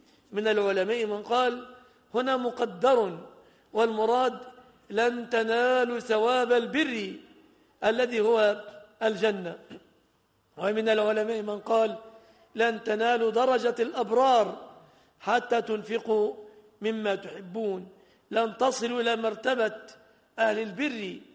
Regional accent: Egypt; فعلى ما تعودناه عندنا في مصر اشترت الأجرة، كم الأجرة؟

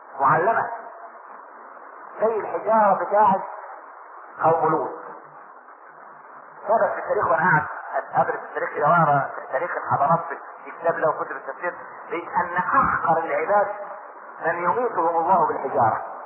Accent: Egypt; عشان احنا ما كناش كمصريين

